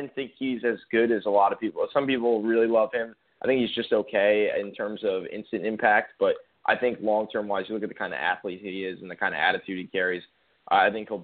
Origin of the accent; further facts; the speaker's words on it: New York, United States; I'm a Northeast kid. I grew up in New York, and I'd like to see the draft back in New York.